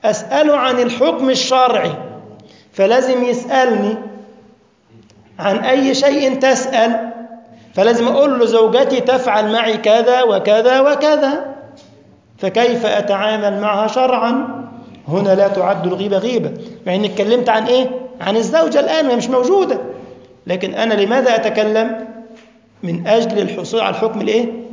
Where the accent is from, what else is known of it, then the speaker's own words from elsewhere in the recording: Egypt; اللي بيسموه عندنا في مصر يتبلى